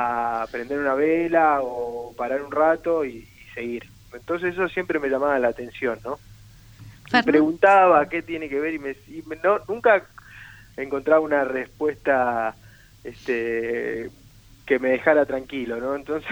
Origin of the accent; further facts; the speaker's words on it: Paso de los Libres, Corrientes, Argentina; now in Buenos Aires, Argentina; yo soy de Corrientes, de Paso de los Libres, si bien ya vivo en Buenos Aires, ¿no? Y se me fue yendo la tonada. Yo soy de Paso de los Libres, Corrientes